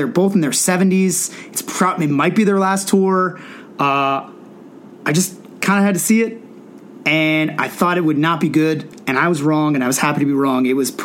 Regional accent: New England, United States; even though I'm kind of from the New England foresty kind of area

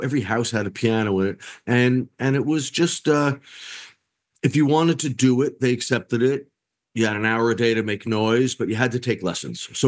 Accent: Massapequa, New York, United States; Yeah, all three of the … we grew up in Massapequa, Long Island. I think I was born in the city.

